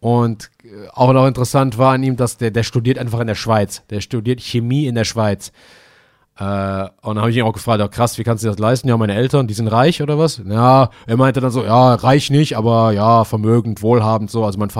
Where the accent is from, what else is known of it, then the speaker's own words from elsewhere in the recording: Eifel, Germany; Und dann hat er mich gefragt, wo ich herkomme. Und das war ganz geil. Ich habe gesagt, aus der Eifel.